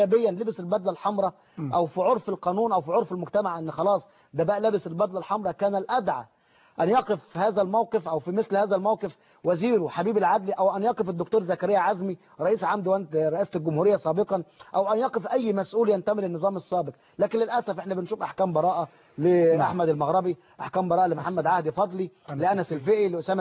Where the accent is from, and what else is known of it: Egypt